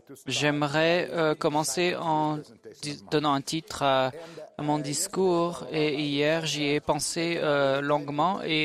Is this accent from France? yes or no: no; Italy; Je sais que je suis italien